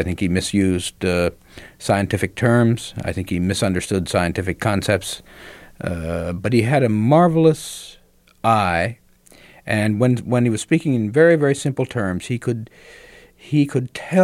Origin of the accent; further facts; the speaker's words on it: Williamsport, Pennsylvania, United States; I had a rural childhood and spent a lot of time in the woods. I grew up near Williamsport, Pennsylvania.